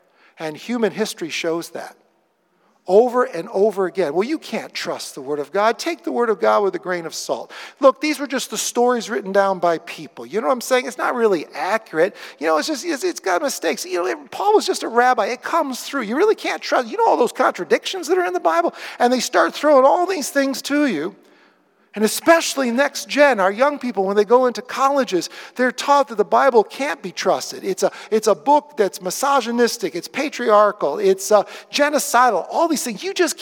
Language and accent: English; Rochester, New York, United States; and we're from Rochester with the Lilac Festival there.